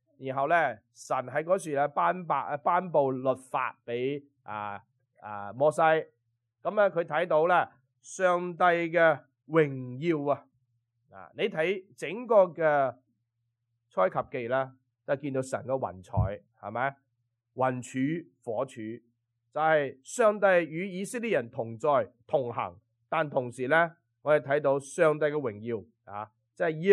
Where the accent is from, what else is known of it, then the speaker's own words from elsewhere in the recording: China; 尤其是我哋中国人是注重呢个面子啊